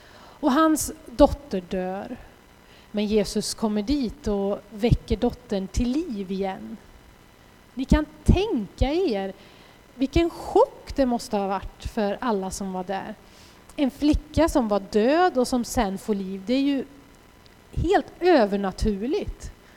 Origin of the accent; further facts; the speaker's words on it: Sweden; jag kommer från Sverige, jag går på en bibelskola